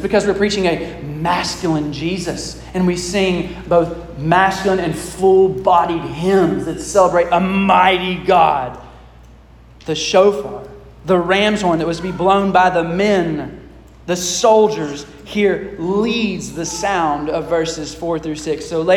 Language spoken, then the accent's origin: English; Lexington, Kentucky, United States; But because we're from Lexington, Kentucky, you also did this another time of the year